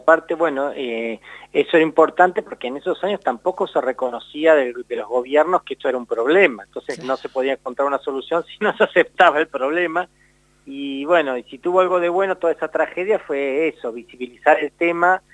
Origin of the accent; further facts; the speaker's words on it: Mar del Plata, Buenos Aires Province, Argentina; born there; now in Chubut, Argentina; yo vine acá a Chubut, yo soy nací en Mar del Plata, pero vine en Chubut en los 80